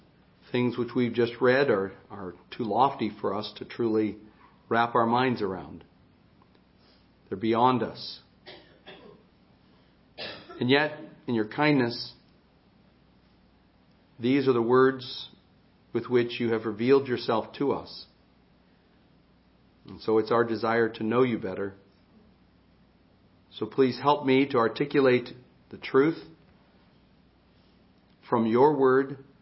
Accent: Colorado, United States; Now, as many of you know, I grew up in Colorado. I don't generally like to talk about myself.

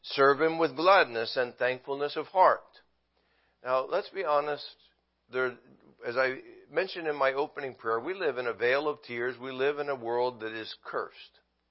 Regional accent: New Jersey, United States; We had converted Jews in the church I grew up in New Jersey, where I went to high school in.

